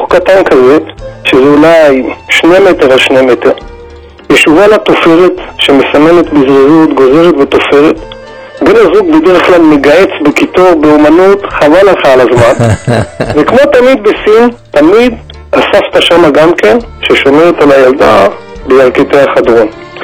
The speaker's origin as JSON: {"language": "Hebrew", "town": "Tel Aviv", "region": "Tel Aviv District", "country": "Israel", "said": "אני מתל אביב מכיר את שוק הכרמל"}